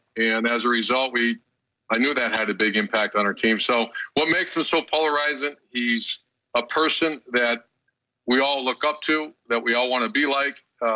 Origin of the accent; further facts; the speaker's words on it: Cincinnati, Ohio, United States; So the Bengals can do it. It's a great city. It's actually my hometown.